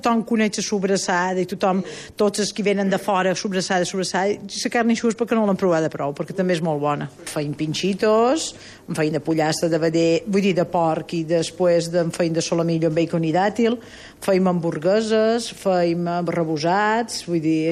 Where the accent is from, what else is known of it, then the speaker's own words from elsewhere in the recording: Ciutadella, Balearic Islands, Spain; els darrers 5 anys vaig jugar aquí a Ferreries, però jo som de Ciutadella